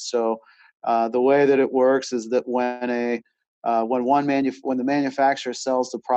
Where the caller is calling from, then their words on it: Charlotte, North Carolina, United States; Charlotte.